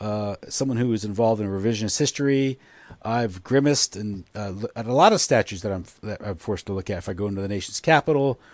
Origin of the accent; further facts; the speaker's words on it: United States; As an American, these things strike at the heart of our identity. But as a Catholic devoted to the truth